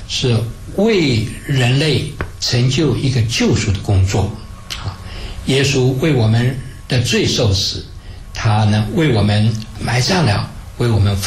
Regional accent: China; 可以用我们中国人比较容易懂的话来描写哈，就中国人强调中庸之道。

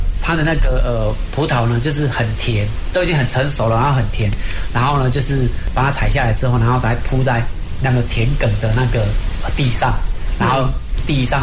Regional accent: Taiwan; 身为台湾人呢，我觉得我们台湾人有比较好的一个特点。

